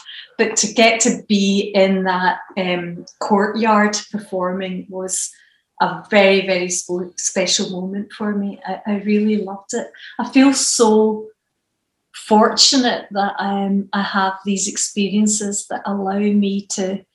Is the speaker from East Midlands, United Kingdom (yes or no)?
no; Glasgow, Scotland, United Kingdom; growing up in Glasgow